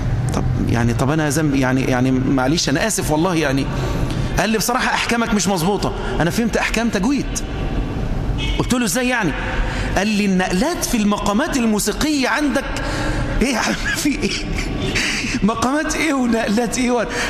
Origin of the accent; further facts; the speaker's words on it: Egypt; اللهم احفظ بلدنا مصر وسائر بلاد المسلمين.